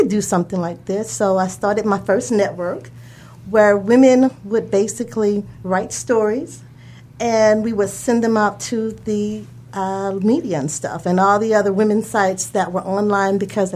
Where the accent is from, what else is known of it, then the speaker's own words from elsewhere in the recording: Louisiana, United States; moved away; Okay, well, I grew up in Louisiana, first of all. I moved here in 1987.